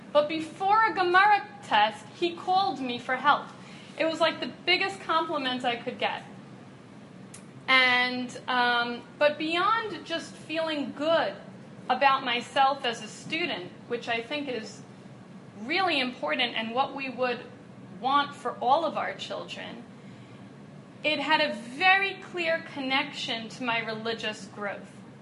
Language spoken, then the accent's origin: English; Scarsdale, New York, United States; I grew up in Westchester in Scarsdale